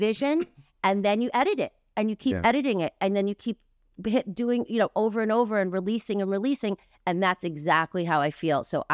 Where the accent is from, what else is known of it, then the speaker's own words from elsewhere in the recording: New York, United States; I grew up in New York. I grew up, in the club scene